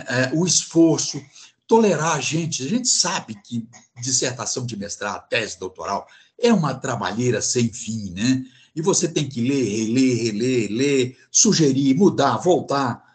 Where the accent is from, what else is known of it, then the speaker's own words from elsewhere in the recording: Patos de Minas, Minas Gerais, Brazil; moved away as an adult; now in Uberlândia, Brazil; Saí de Patos de Minas e a Uberlândia para fazer o meu mestrado.